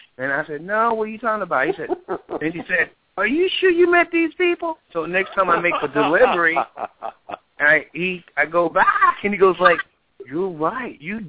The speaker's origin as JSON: {"language": "English", "region": "Texas", "country": "United States", "said": "because I was always connected around older musicians and gospel musicians, because I'm from Texas."}